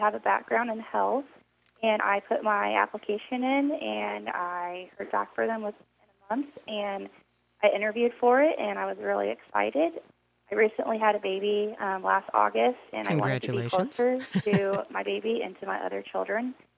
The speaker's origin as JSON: {"language": "English", "town": "Pittsburg", "region": "Kansas", "country": "United States", "tie": "born or raised there", "said": "I was born and raised in Pittsburgh, Kansas."}